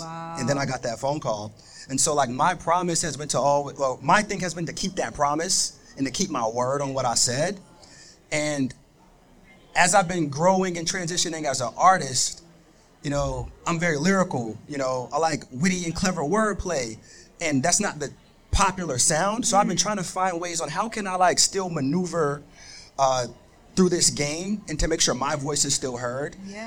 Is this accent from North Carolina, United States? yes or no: yes; North Carolina, United States; Like, I'm from North Carolina. I flew up here just to be at the Digilog.